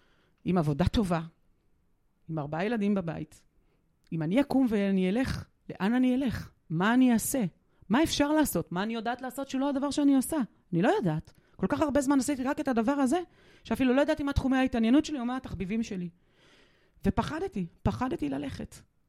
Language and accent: Hebrew; Nazareth Illit, Northern District, Israel; בצעירותי אני גדלתי בנצרת עילית, אמא שלי נפטרה כשאני הייתי בת 9